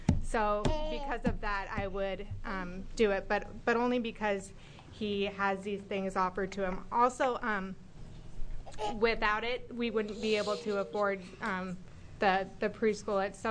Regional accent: Monmouth, Oregon, United States; I'm from Monmouth, Oregon.

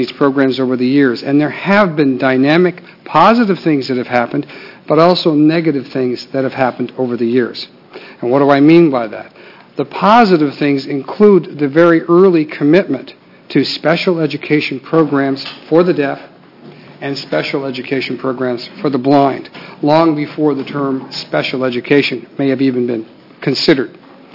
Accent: Salem, Oregon, United States; from Salem. I'm a former state representative and a former state senator. I represented this area five terms in the House

